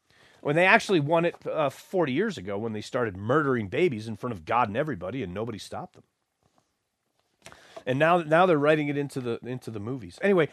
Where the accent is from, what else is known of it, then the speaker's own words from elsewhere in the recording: United States; so many things I wish I could unsee from my time in government school and growing up in America.